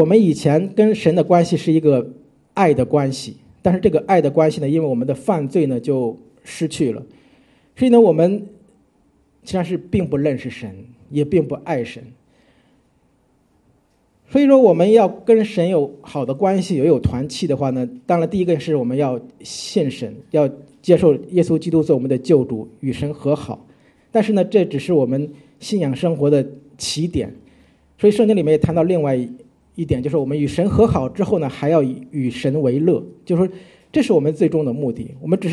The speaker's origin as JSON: {"language": "Chinese", "country": "China", "said": "其实我们中国人很多俗语其实有时候对我们的信仰造成很大的一种困扰"}